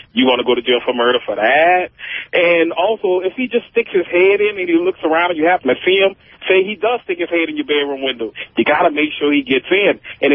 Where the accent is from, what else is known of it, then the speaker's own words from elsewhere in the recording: New Orleans, Louisiana, United States; No, I'm a paramedic, and I'm a paramedic from New Orleans, so believe me, I've seen all kind of crap.